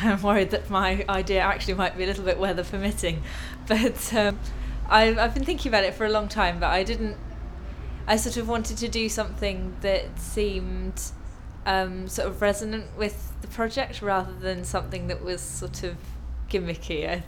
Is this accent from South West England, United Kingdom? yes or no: yes; Ipplepen, South West England, United Kingdom; I'm 23 and I'm from Ipplepen in Devon.